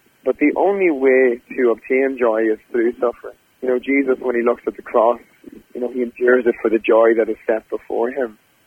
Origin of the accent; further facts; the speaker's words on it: Monaghan, Ulster, Ireland; my hometown in Monaghan.